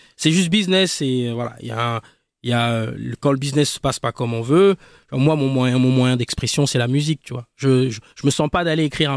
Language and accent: French; Libreville, Estuaire, Gabon; moi j'ai grandi à Libreville, tu vois, le Gabon, l'Afrique.